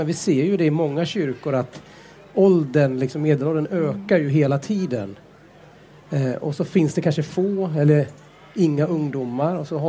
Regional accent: Gävle, Gävleborg County, Sweden; Jag växte upp i Gävle. För där min pappa muslim, mamma svensk. Och det var mycket stök liksom tidigt då, och fick bo på skyddad adress och sådär. Och växte upp med min mamma.

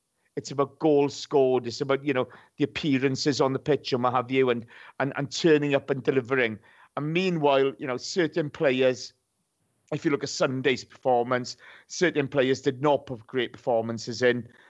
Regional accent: Wales, United Kingdom; If, as a Welsh football fan, if I was him, I'd go.

